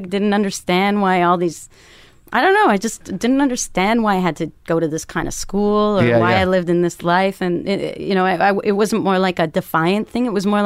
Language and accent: English; Canada; I'm Canadian.